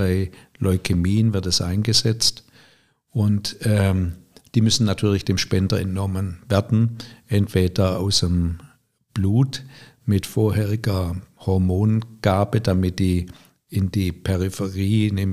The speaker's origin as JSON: {"language": "German", "region": "Baden-Württemberg", "country": "Germany", "tie": "born there", "accent": "Swabian", "said": "Ich habe versucht, es nie zu verlieren. weil man darf ja seine Herkunft auch zeigen. Und es muss ja nicht unbedingt das Kretschmann-Schwäbisch sein."}